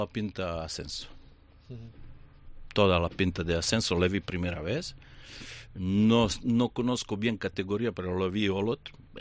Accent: Montenegro; En mi país, en Montenegro

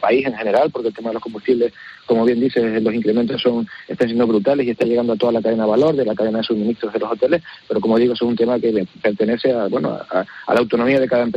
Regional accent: Spain; España ha salido beneficiado, pero eso no solamente porque tengamos, es que somos un país europeo

